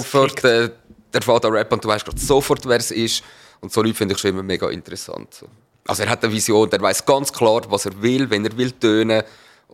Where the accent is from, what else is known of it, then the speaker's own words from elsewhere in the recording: Switzerland; accent: Swiss German; first language Swiss German; meine Gedankengänge sind ich überlege auf Schweizerdeutsch. So. Das ist meine Muttersprache.